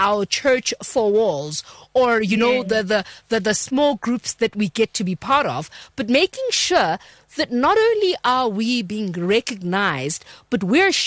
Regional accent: Eastern Cape, South Africa; first language Xhosa

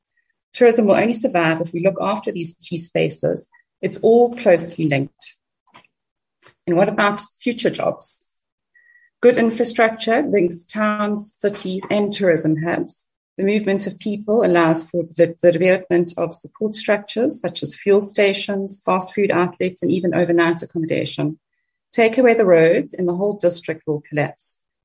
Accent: KwaZulu-Natal, South Africa; I'm from the Drakensberg region.

